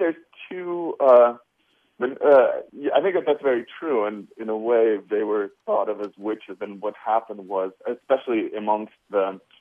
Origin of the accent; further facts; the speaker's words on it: Moscow, Russia; now in United States; in addition to being Russian and growing up in Moscow, I felt like I shared so many aesthetic kind of interests and tensions with the girls, and so I grew up listening to a lot of punk rock